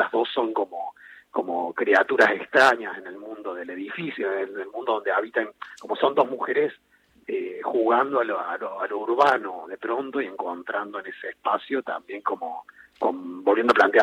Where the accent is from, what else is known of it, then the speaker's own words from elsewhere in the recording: Córdoba, Argentina; Yo soy cordobés.